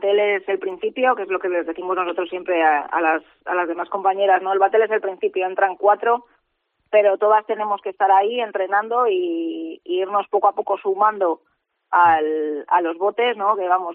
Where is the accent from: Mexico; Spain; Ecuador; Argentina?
Spain; Cantabria; en la Liga ETE somos las únicas cántabras, las demás son todas vascas.